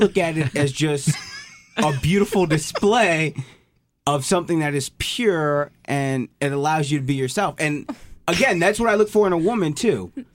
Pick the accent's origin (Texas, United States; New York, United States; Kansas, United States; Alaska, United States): New York, United States; I grew up in New York, so I had my fair share of large amounts of people.